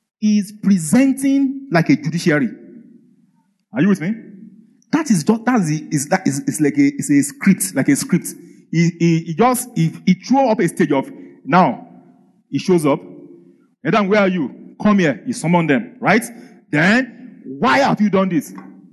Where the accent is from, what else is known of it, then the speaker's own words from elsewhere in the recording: Abakaliki, Ebonyi, Nigeria; I live in Nigeria. It goes, yeah. I grew up in Abakaliki. It's the last village in Nigeria.